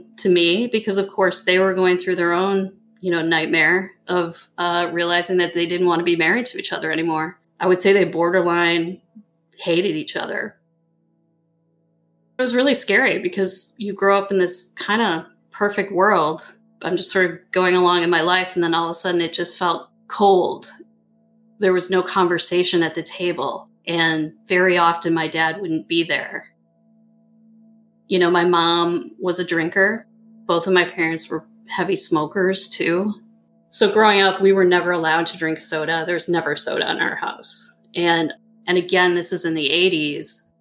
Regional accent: Midwest, United States; I grew up in the Midwest, but my parents are from Kentucky.

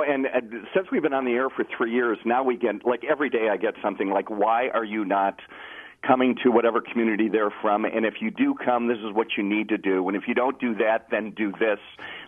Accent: Milwaukee, Wisconsin, United States; So we have 12 neighborhoods that we have visited in my hometown of Milwaukee

